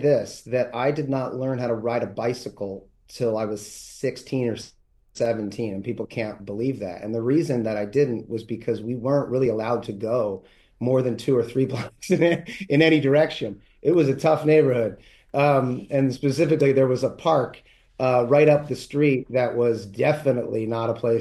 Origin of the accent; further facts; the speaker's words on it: Philadelphia, Pennsylvania, United States; In fact, that house that I grew up in South Philly served as my house that I grew up in the television show.